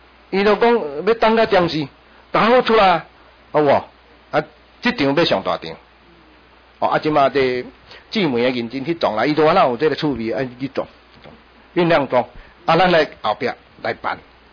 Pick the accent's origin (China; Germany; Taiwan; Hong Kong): Taiwan; 我们台湾人怕台湾都不行